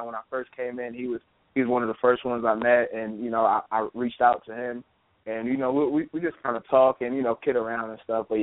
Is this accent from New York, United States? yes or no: yes; New York, United States; just growing up in New York, my favorite team, of course, is the Giants, New York Giants.